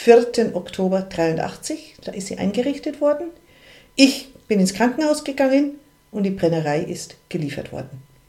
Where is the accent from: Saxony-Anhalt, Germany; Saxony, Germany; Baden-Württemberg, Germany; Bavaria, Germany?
Bavaria, Germany; Nuremberg; born there; Ich bin aus Nürnberg gebürtig und eigentlich Maschinenbautechnikerin.